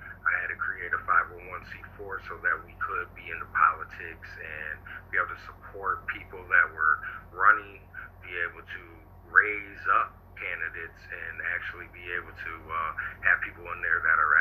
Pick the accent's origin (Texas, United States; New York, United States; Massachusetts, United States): New York, United States; Elmira; now in Olean, United States; Well, I grew up in Elmira, New York, and since most of my family was here in Olean, I would spend my vacations and my summers all out here.